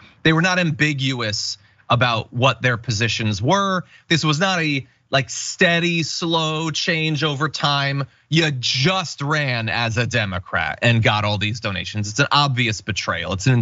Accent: Connecticut, United States; I come from Connecticut.

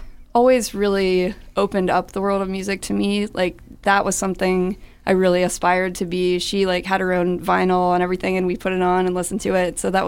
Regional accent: Annapolis, Maryland, United States; moved away as an adult; also born or lived in Florida; now in Baltimore, United States; I grew up in Annapolis, Maryland. I was there until the age of 18 and ended up going to Florida, which was an interesting experience. And then I've been here about 5 years, so I love it in Baltimore.

